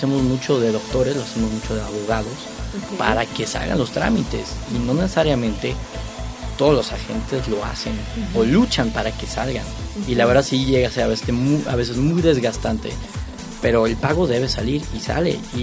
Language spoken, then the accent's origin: Spanish; Mexico; No, como mexicanos a veces no prevemos.